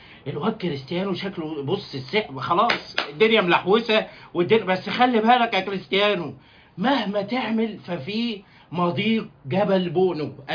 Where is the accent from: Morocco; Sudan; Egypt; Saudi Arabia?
Morocco; يعني انا مغربي وانا عربي وافريقي،